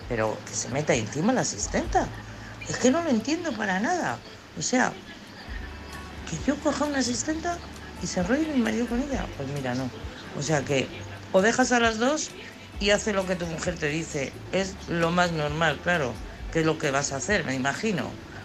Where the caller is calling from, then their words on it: Madrid, Community of Madrid, Spain; de Madrid